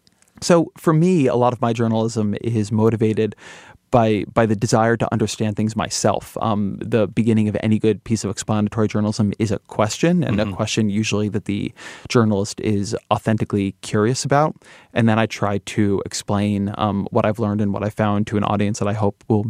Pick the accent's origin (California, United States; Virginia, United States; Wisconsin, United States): California, United States; I'm Californian, and I'm Jewish, and I'm a father, and I'm a vegan, and you know, a million other things, a liberal and a journalist